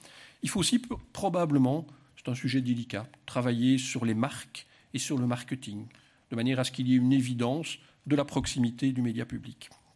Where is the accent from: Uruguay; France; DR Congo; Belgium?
Belgium; Alors, je viens de Belgique. Pour nous, la proximité, c'est quand on a fait 50 kilomètres.